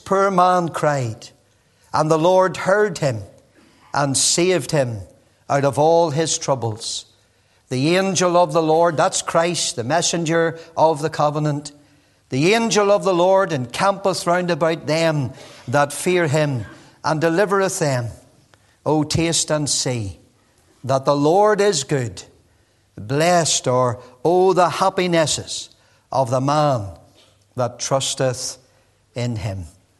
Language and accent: English; Nottingham, East Midlands, United Kingdom; born there; moved away; I was born in England. It's hard to believe when you hear this accent now. I was born in Nottingham.